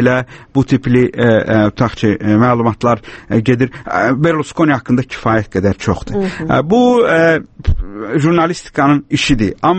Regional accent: Baku, Azerbaijan; accent: Baku; mən Bakıda böyümüşəm və Bakıda böyüdüyüm üçün Bakı ləhcəsi təbii olaraq onda daha çox istifadə.

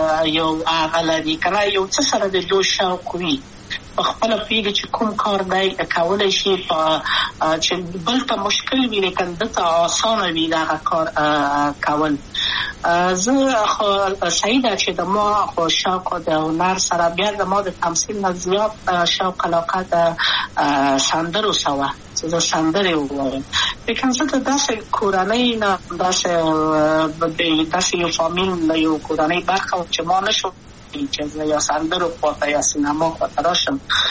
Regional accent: Kabul, Afghanistan; also born or lived in Maidan Wardak; ولایت یم، د پلار مې د وردګو ولایت ته خلیګن شې کې د لید کابل په تخت پل سیمه کې یم او لویا شویم کابل کې یم.

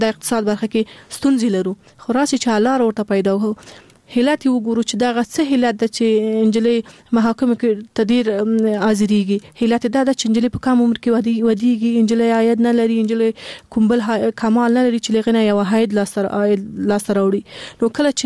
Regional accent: Afghanistan; مونږ په خپل افغانستان کې پیدا شوی لوی سوی

